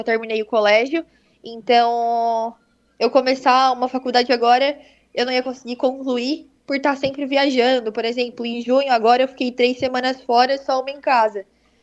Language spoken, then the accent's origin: Portuguese; Criciúma, Santa Catarina, Brazil; born there; now in Içara, Brazil; eu nasci em Criciúma e hoje moro na Içara.